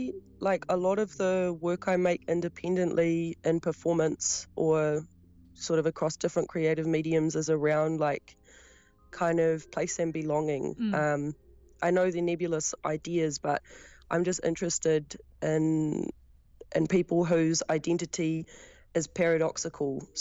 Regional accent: New Zealand; like I feel like solidly like I'm from this whenua

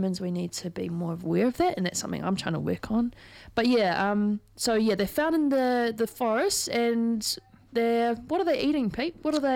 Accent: Canterbury, New Zealand; Because I grew up in the South Island and I never, ever remember seeing them down there because we lived on the Canterbury Plains.

